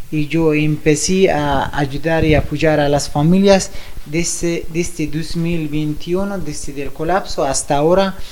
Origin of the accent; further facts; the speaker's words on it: Afghanistan; Spanish is a second language; moved away; Como cuando yo salí de Afganistán, mi familia no tenía visados de otros países. Por eso yo no podía llevar a mi familia conmigo a Uzbekistán, que yo fui a Uzbekistán a ese momento.